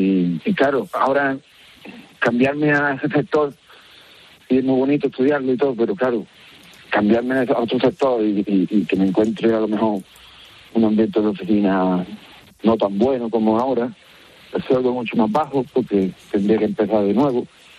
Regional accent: Granada, Andalusia, Spain; now in United Kingdom; Nosotros somos del pueblo de Granada.

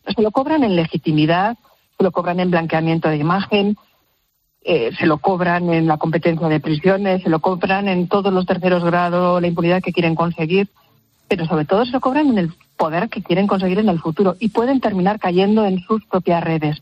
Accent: San Sebastián, Basque Country, Spain; now in La Rioja, Spain; Nosotros nos fuimos de San Sebastián, como tantos vascos se tuvieron que ir. Y sí, yo tengo un arraigo. Estoy muy, muy contenta en La Rioja, donde vivimos desde hace muchos años

